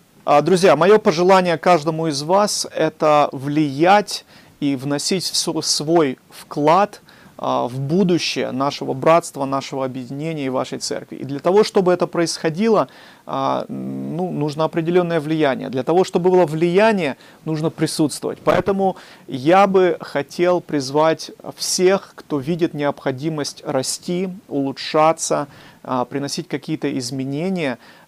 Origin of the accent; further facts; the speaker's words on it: Moscow, Russia; born there; И я сам родился в Москве, я не говорю по-украински